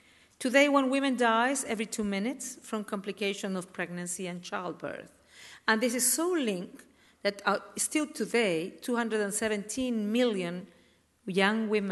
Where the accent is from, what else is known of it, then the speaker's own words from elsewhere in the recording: Chile; serve as a leader in my home country of Chile